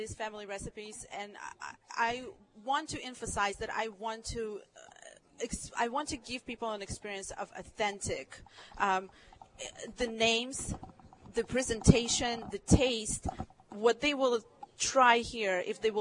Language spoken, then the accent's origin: English; Minsk, Belarus; moved away; also born or lived in Ukraine; And I grew up in Minsk, Belarus. We moved because my dad had a different job there. But I spent every summer with my grandmothers in Ukraine. And so we came here about 20 years ago.